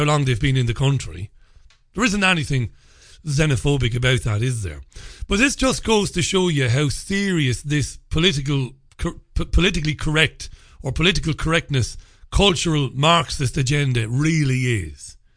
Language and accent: English; Ireland; moved away; I said that while I'm an Irishman and while I'm an immigrant in this country